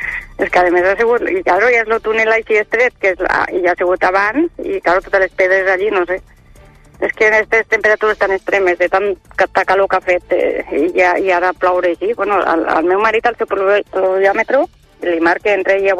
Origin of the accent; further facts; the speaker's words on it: Catalonia, Spain; now in Beceite, Spain; jo, bueno, soc catalana del poble del costat, però ja fa 30 anys que vinc aquí, que estic casada aquí.